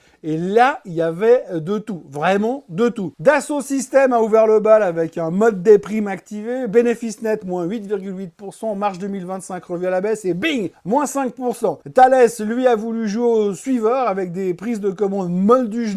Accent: Switzerland; Et puis alors chez nous, en Suisse

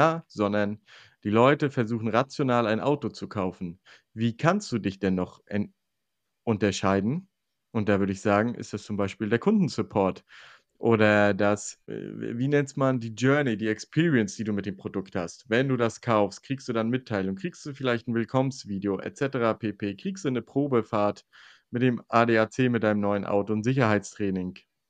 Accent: Northern Germany, Germany; aufgrund von Dialekten, die ich als Norddeutscher vielleicht manchmal mitbringe und den hessischen Einfluss, verstehen die mich nicht immer so gut.

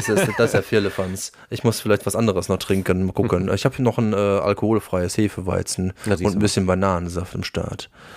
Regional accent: Gelsenkirchen, North Rhine-Westphalia, Germany; born or raised there

